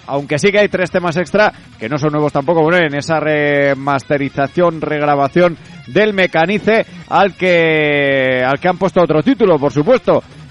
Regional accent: Lerín, Navarre, Spain; sé si soy de Lerín

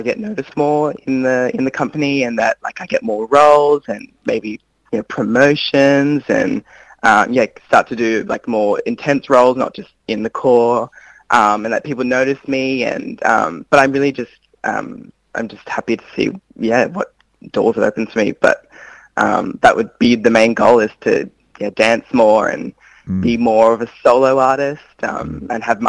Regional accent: Sydney, New South Wales, Australia; now in Melbourne, Australia; I'm originally from Sydney, but moved to the school in 2016 to, pursue ballet.

